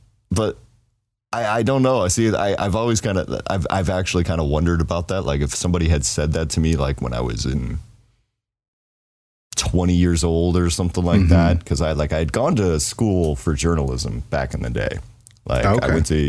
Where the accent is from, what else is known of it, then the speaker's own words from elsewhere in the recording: Denver, Colorado, United States; now in South Korea; Yeah, I'm from Denver originally. Okay. Kind of, yes. Yeah, I mean, I moved all around.